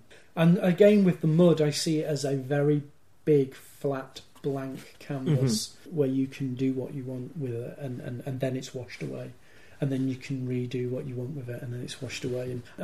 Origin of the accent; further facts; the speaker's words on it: Manchester, North West England, United Kingdom; growing up in Manchester, if you heard a different accent, you'd be fascinated.